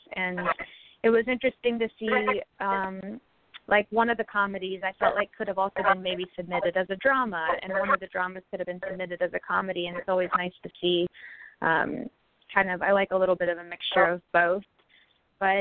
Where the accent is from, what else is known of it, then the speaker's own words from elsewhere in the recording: Kansas, United States; Well, I think, as I said, growing up in Kansas